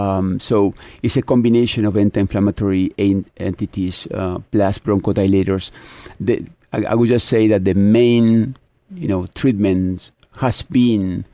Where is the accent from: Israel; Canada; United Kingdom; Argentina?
Argentina; moved away as an adult; now in United States; I am originally from Argentina. Been here for a long time, but born in Argentina.